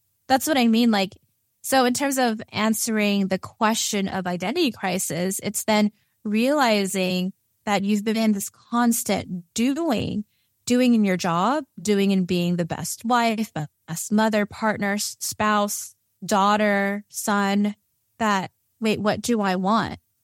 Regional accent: California, United States; And I am from Southern California, doing this podcast episode from Los Angeles.

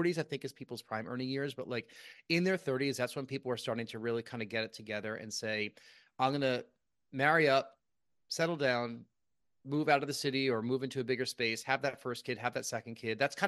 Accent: New York, United States; my parents are in the same house I grew up in outside New York City

